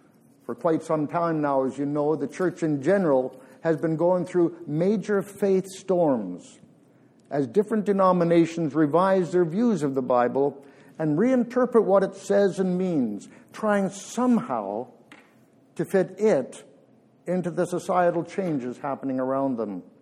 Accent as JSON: {"language": "English", "town": "Peterborough", "region": "Ontario", "country": "Canada", "tie": "born or raised there", "said": "I grew up in Peterborough"}